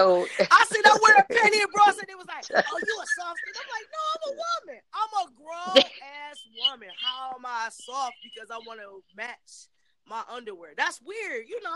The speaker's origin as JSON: {"language": "English", "town": "Cleveland", "region": "Ohio", "country": "United States", "said": "I'm from Cleveland, mm-hmm."}